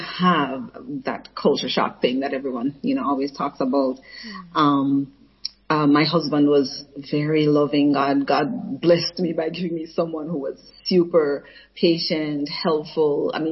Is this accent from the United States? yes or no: no; Jamaica; our schools sang patriotic songs about Jamaica. And it was a good time to be growing up in the country.